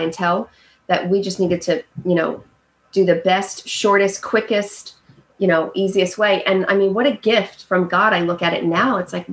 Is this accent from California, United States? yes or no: no; Scotch Plains, New Jersey, United States; So I grew up in Scotch Plains and then we relocated and I graduated from here.